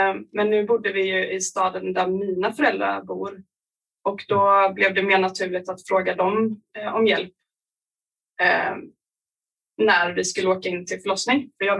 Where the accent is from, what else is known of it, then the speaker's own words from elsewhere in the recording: Nässjö, Jönköping County, Sweden; vi har bott i Jönköping i många år, jag och min sambo. Och vi köpte ett hus i Nässjö, där jag är uppvuxen. Och det ligger ungefär 30 minuter från Jönköping.